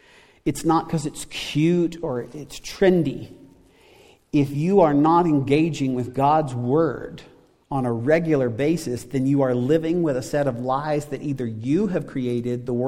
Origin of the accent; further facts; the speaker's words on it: the South, United States; I guess since I grew up in the South, I would just say, you better mind your manners.